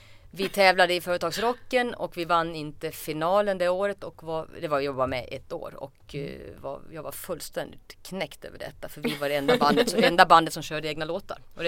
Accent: Borlänge, Dalarna County, Sweden; moved away; Jag kommer från Borlänge från början. Jag hörs kanske på min dialekt. Men det är 20 år sedan jag lämnade Borlänge. 30 år sedan jag lämnade Borlänge också.

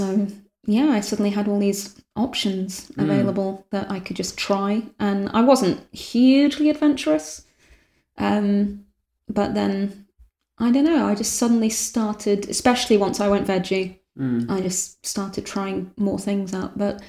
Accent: North West England, United Kingdom; born or raised there; moved away as an adult

